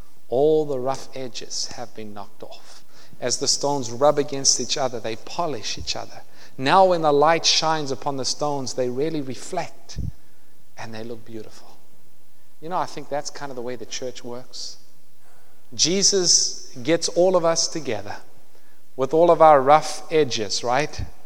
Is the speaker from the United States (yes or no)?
no; South Africa; I'm from South Africa. And one of the things we like to do growing up in South Africa is we would go to something called a scratch patch.